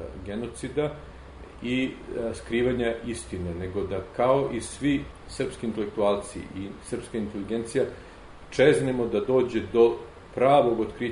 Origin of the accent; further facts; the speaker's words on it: Serbia; now in United States; Mi koji smo tu bili rodom iz Srbije, ali isto tako američki državljani